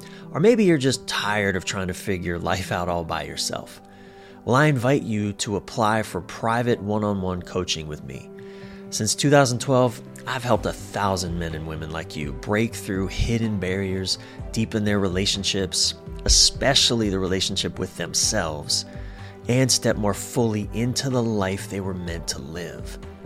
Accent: East Coast, United States; now in California, United States; I'm from the East Coast and going away from the ocean meant going west. Out here in California, going away from the ocean means going east, and that always kind of trips me up.

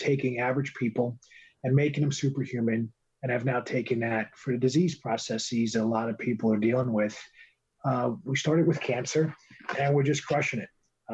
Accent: Bronx, New York, United States; The Bronx, New York City.

